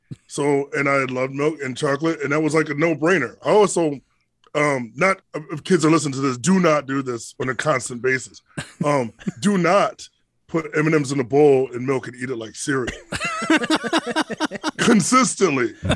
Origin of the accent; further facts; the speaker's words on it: Hartford, Connecticut, United States; I'm from Hartford, Connecticut.